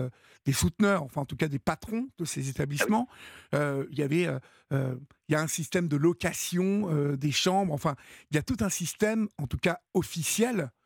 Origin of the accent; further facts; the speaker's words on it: Paris, Île-de-France, France; moi je suis parisien